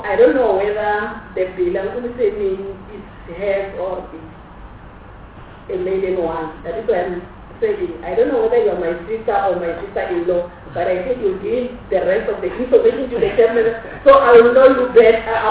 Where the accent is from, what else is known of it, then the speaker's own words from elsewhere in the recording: Kempton Park, Gauteng, South Africa; because I'm from Kenton Park and I was in Tembisa